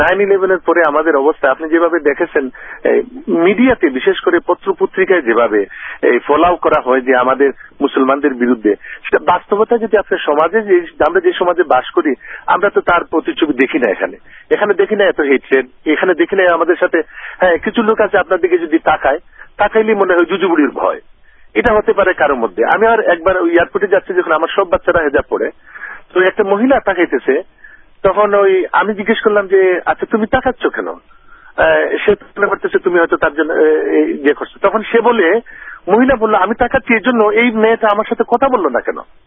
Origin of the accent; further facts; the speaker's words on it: Bangladesh; এর চাইতে আরো বেশি সমস্যায় আমরা বাংলাদেশি আছি